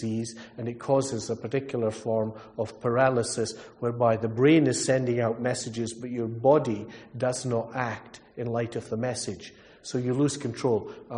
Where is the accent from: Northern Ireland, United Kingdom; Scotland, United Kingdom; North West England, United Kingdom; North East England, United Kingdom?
Scotland, United Kingdom; As a Scotsman, when I travel, I do not buy a newspaper. I wait for somebody to leave one.